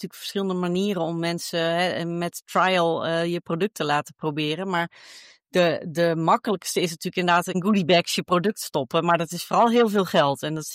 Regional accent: Netherlands; want we zijn Hollanders, dus alles wat gratis is, dat nemen we sowieso aan

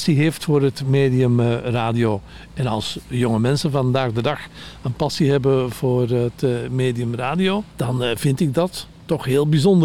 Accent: Antwerp, Belgium; En ik kom zelf van Antwerpen.

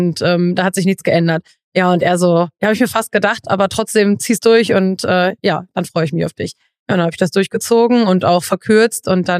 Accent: Xanten, North Rhine-Westphalia, Germany; Aus dem schönen Zanten, genau.

